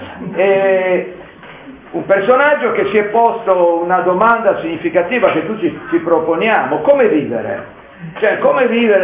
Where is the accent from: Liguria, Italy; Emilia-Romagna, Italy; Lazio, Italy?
Liguria, Italy; volete che io da buon ligure non la utilizzi questa pagina per stampare